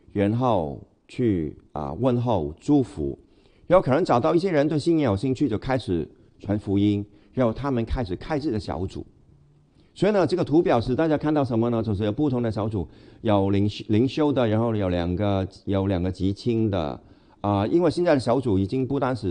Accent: Hong Kong; Chinese is a second language; 你发现我的国语就是不太哈，就是有一点口音，其实我是香港人

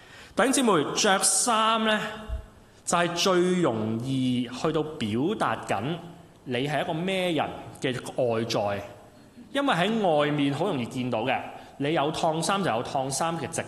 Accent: China; 佢哋唔係好似大家我哋中國人文化咁一個一個人咁樣坐

